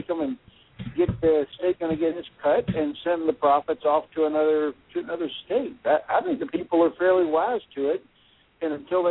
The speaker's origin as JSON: {"language": "English", "region": "Kentucky", "country": "United States", "said": "I'm sorry. I'm from Kentucky."}